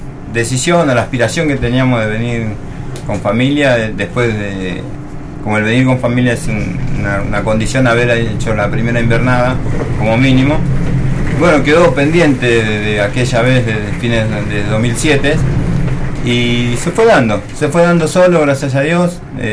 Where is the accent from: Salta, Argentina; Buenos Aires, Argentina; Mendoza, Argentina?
Buenos Aires, Argentina; also born or lived in Tintina, Santiago del Estero; yo soy de nacimiento santiagueño, un pueblito muy lejano en el norte de Santiago del Estero, Tintina se llama, criado en Buenos Aires, con papá, mamá y mis dos hermanas.